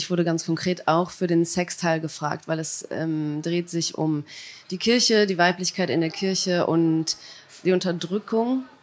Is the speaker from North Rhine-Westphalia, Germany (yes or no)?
yes; Cologne, North Rhine-Westphalia, Germany; Ja, ich komme eigentlich aus Köln, so aus der Ecke Köln, aber Köln.